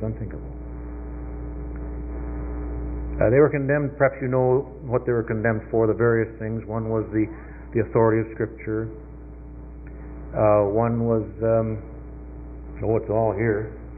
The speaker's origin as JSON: {"language": "English", "town": "Highland Park", "region": "Illinois", "country": "United States", "tie": "born or raised there", "said": "he had never had the privilege of growing up in Highland Park, Illinois, under Reverend Sewer, the way I had"}